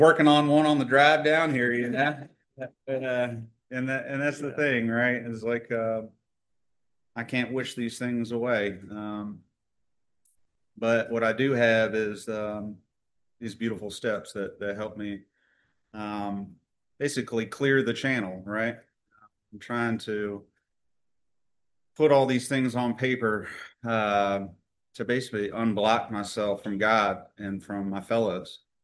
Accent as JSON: {"language": "English", "town": "Virginia Beach", "region": "Virginia", "country": "United States", "said": "I'm actually from Virginia Beach and did most of my drinking over there."}